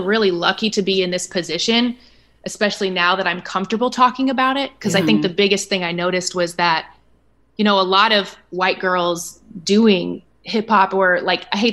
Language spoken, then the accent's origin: English; Nebraska, United States; I had this disease to please that I grew up doing in Nebraska. Like people from Nebraska, it's like we're very hard workers and we want to please people.